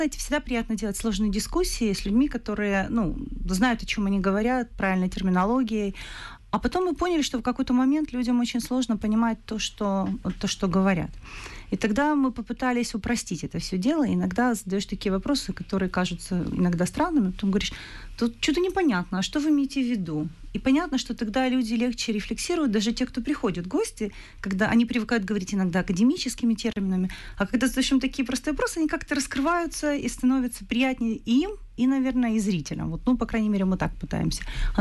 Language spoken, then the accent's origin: Russian; Donbas, Ukraine; first language ru; для меня мой родной язык, я сама с Донбасса, русский.